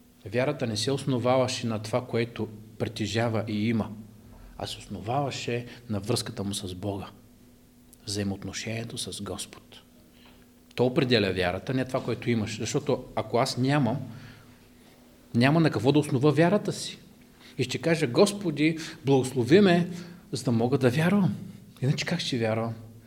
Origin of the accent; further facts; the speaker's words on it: Kazanlak, Stara Zagora Province, Bulgaria; Аз идвам от Казанлък, не е супер големия град.